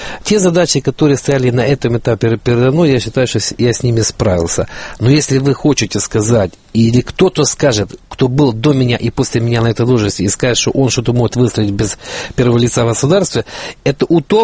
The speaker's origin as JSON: {"language": "Russian", "country": "Ukraine", "said": "Ну, я, соответственно, как избиратель, как украинец, хотел бы, чтобы он побыстрее эту машину запускал."}